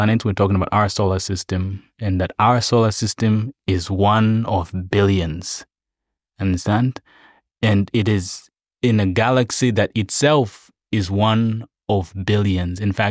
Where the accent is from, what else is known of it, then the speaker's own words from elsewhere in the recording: Malawi; That's where I grew up. Malawi is in Central Africa, Southeast Africa.